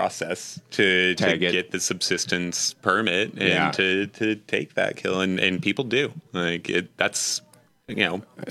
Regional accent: Alaska, United States; Like we were born and raised in Alaska and I never made it to Sitka cause I couldn't, I didn't have a boat or an airplane.

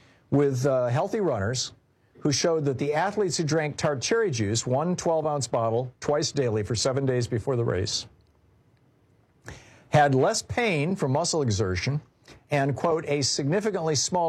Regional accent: Lansing, Michigan, United States; When I was growing up in Michigan, we had three hospitals in Lansing, Sparrow, Ingham Medical, and St. Lawrence, and all three were nonprofit.

